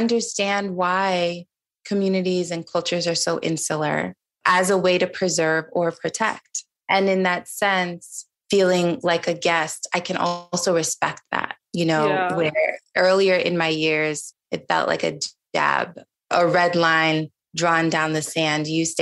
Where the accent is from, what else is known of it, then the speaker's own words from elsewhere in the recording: Niger; now in United States; I grew up in Niger, which was predominantly Muslim country.